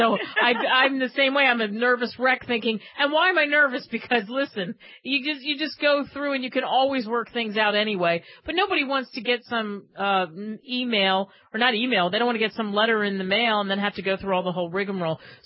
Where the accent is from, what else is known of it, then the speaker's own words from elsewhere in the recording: New Jersey, United States; like I'm from cheesesteak land. I'm from Philly, New Jersey, South Jersey.